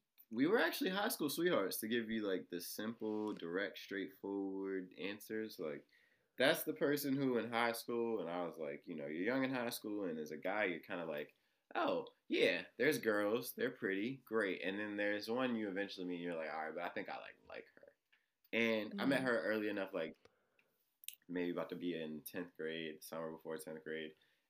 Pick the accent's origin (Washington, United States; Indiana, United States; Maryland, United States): Maryland, United States; Baltimore; I was like literally 15-year-old young man growing up in Baltimore